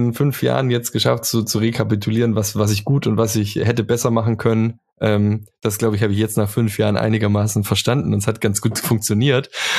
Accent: Baden-Württemberg, Germany; Ich habe mit 17 die Realschule abgeschlossen und bin dann halt ganz normal, wie so, was man so als Schwabe macht, gleich Ausbildung als Maschinenbediener, Zerspannungsmechaniker damals.

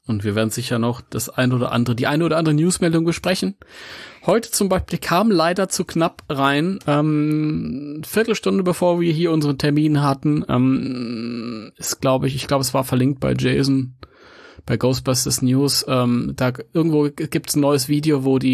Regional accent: Mönchengladbach, North Rhine-Westphalia, Germany; Ich bin eigentlich überhaupt kein Ami. Ich komme aus München-Gladbach.

